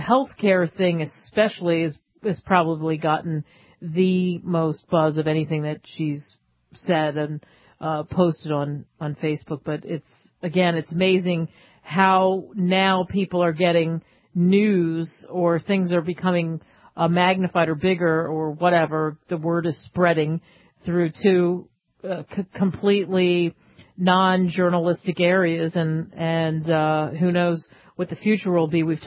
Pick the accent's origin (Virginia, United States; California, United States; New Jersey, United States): New Jersey, United States; also born or lived in New York; And, you know, I grew up in New Jersey and New York, and the Miss America contest was huge.